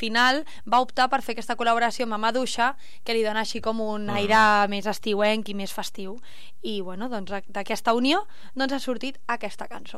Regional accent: El Prat de Llobregat, Catalonia, Spain; En origen, sóc del Prat.

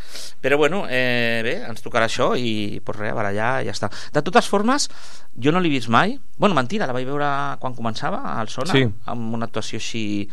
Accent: Catalonia, Spain; Jo, per exemple, vinc de l'Empordà, tinc allà, estic molt de temps a l'Empordà

